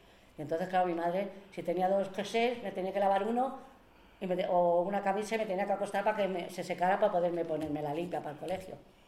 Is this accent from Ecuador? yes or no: no; Madrid, Community of Madrid, Spain; Yo nací en el Puente Toledo, casada y bautizada en San Miguel, pero cuando yo a los 5 o 6 años me trajeron hacia General Ricardos. Entonces yo he vivido muchísimos años en la calle La Vía.